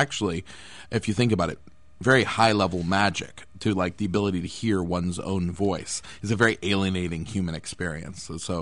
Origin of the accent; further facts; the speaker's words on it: Fort Kent, Maine, United States; I grew up in Fort Kent, which is on the Canadian border. It's way, way up north. It's the part of Maine where it's winter 11 months of the year.